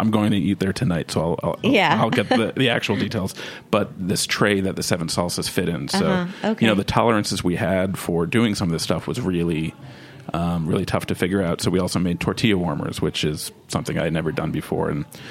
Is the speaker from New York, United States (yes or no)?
yes; New York, United States; born or raised there